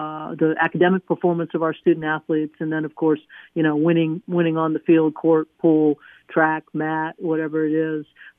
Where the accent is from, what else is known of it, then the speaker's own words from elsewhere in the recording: Maryland, United States; I mean, me growing up in Maryland, I knew that about Penn State.